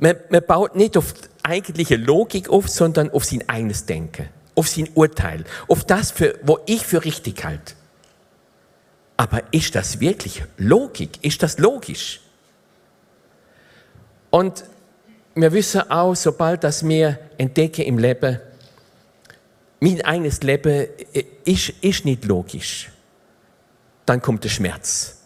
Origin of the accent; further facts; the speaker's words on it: France; German is a second language; Ich komme ursprünglich bin ich Franzose und bin im französischen Schulsystem bin ich Großwoche.